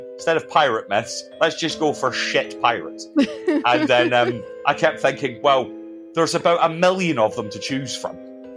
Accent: Scotland, United Kingdom; I am Scottish, mostly because I come from Scotland.

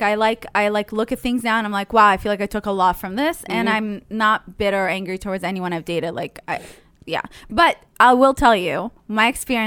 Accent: Israel; But I grew up in Israel, so it was really hot.

